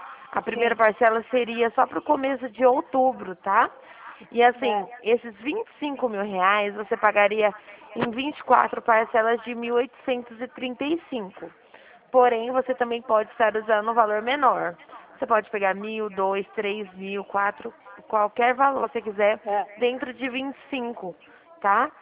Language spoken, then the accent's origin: Portuguese; São Paulo, Brazil; Eu sou aqui do estado de São Paulo, tá?